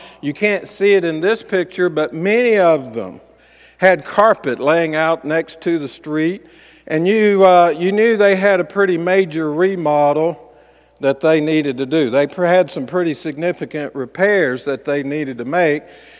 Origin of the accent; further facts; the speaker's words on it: Mississippi, United States; It kind of reminds me of growing up on the Mississippi Gulf Coast. We would have an occasional storm or hurricane, and we would get out and put plywood up over the windows.